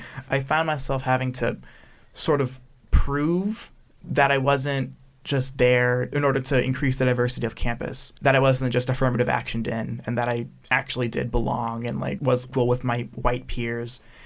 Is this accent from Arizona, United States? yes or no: no; Oregon, United States; You know, I grew up in Oregon, where while we're not a herald of diversity, we're also not really known for our racism here.